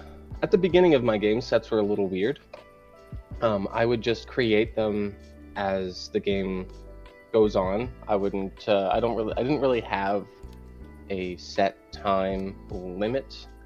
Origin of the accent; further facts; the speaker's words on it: St. Thomas, Ontario, Canada; Oh yeah, I'm Canadian, if anybody doesn't know that. So I live Ontario, in Ontario, Canada. Little tiny train town called St. Thomas.